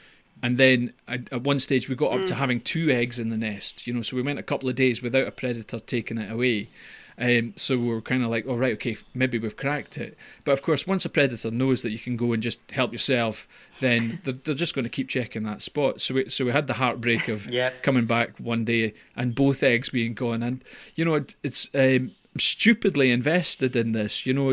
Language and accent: English; Scotland, United Kingdom; well, because I'm Scottish and cheap, I wouldn't spend money on anything.